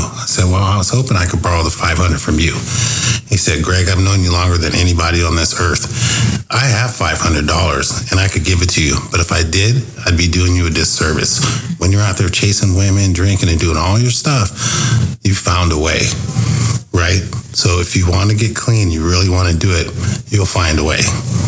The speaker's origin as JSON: {"language": "English", "town": "Tacoma", "region": "Washington", "country": "United States", "tie": "born or raised there", "said": "I was born and raised in Tacoma, and this is my fourth film, and they've all been shot in Tacoma."}